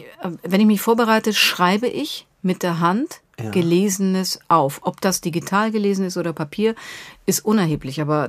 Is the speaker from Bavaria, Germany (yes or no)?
yes; Bavaria, Germany; Ich komme aus Bayern.